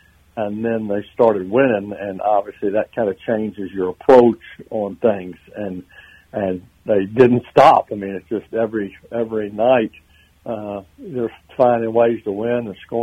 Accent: Southern United States, United States; Growing up in the South, I didn't know anything about hockey

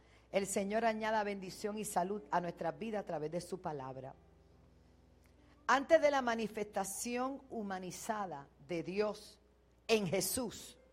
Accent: Panama; Y quiero enviar un saludo muy especial a mi tierra que amo, Panamá.

